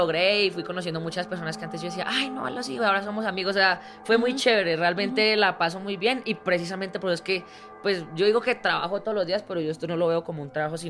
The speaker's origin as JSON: {"language": "Spanish", "town": "La Vega", "region": "Cundinamarca", "country": "Colombia", "said": "soy de La Vega, pero sí. Al lado de La Vega, que es un pueblo muy cerca a la capital de Colombia, para el que no lo conozca, queda otro pueblo que se llama San Francisco."}